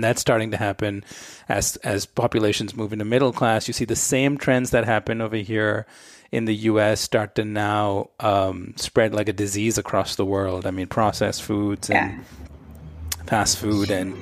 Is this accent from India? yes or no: yes; India; moved away as an adult; now in United States; I grew up in India in the 80s and 90s.